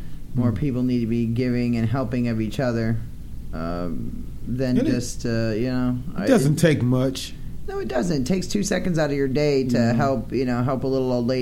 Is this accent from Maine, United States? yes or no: yes; Maine, United States; I do, yes. I'm from Maine.